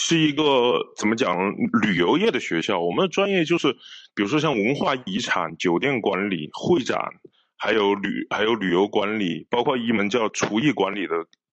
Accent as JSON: {"language": "Chinese", "region": "Chongqing", "country": "China", "tie": "born or raised there", "moved": "as an adult", "said": "我是一个重庆人，那就意味着我从小在17岁之前，我吃的所有的东西，包括食堂里面的饭，都是辣的。到了广东之后"}